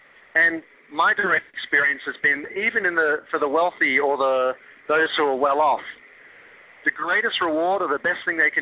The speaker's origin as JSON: {"language": "English", "country": "Australia", "moved": "as an adult", "lives_now": "United States", "said": "being Australian and then working in London for a long time, working on European clients, and now 12 years in the States. And my mother's Hungarian, my father's Australian, my wife is Egyptian, and my daughters are American."}